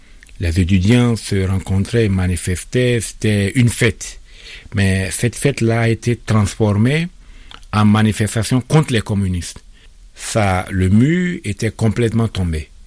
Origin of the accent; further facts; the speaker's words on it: Benin; Chez nous, au Bénin, on parlait de l'organisation d'une conférence nationale.